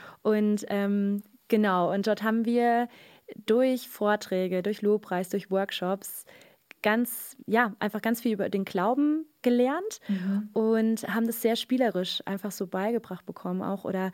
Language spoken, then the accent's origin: German; Fulda, Hesse, Germany; Also ich komme aus der Mitte von Deutschland, aus Fulda, bin in einem kleinen Dorf aufgewachsen und christliche Familie. Ich bin die jüngste von 4 Kindern, 3 ältere Geschwister und bin eben in der Fuldaer Gegend aufgewachsen